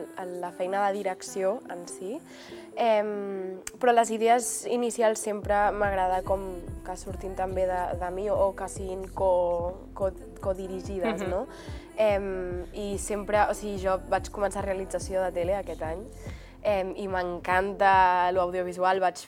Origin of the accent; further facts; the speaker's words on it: Barcelona, Catalonia, Spain; que soc del Poble Nou de Barcelona de tota la vida.